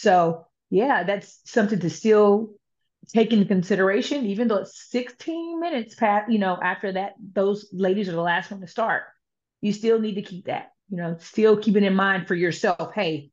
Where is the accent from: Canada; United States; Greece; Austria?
United States; Panama City, Florida; So I grew up where I grew up in Florida. I'm a Panama City area.